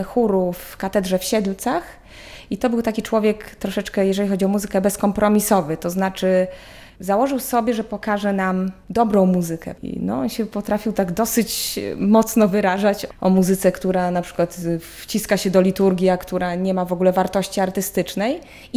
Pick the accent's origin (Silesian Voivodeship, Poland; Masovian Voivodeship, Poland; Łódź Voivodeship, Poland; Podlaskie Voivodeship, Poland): Podlaskie Voivodeship, Poland; Bielsk Podlaski; Pochodzę z Podlasia, z Bielska Podlaskiego. To jest miasto powiatowe.